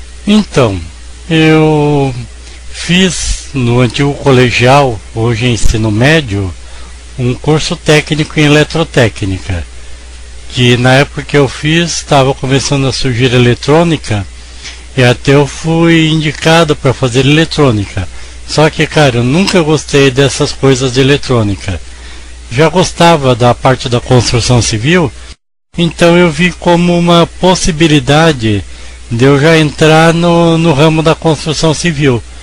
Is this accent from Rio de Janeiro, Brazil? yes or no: no; São Paulo, Brazil; E depois de um tempo, aí eu vim definitivamente para a Zona Leste de São Paulo. Bem como disse o seu Nenê, Zona Leste somos nós e eu. Vim para a Vila Carrão, morei 25 anos no Carrão, e agora estou há 20 anos aqui